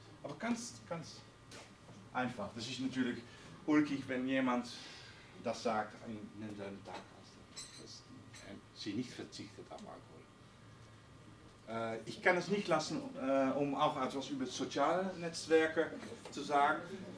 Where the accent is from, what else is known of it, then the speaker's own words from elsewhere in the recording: Netherlands; Und ich wollte als Holländer mal sehen